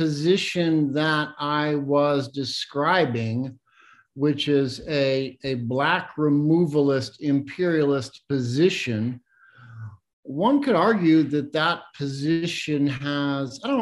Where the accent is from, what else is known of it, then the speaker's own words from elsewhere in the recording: Missouri, United States; I'm from Missouri originally